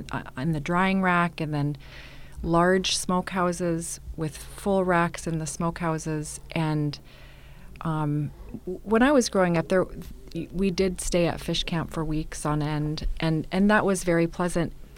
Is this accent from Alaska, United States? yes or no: yes; Alaska, United States; And I was raised on the Kuskokwim, and that was the practice here as well.